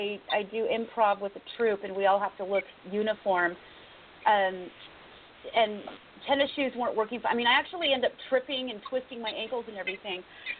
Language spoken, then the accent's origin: English; Seattle, Washington, United States; now in Connecticut, United States; Yeah, I grew up in the Seattle area. Wet, cold, dark, all the time, just all the time.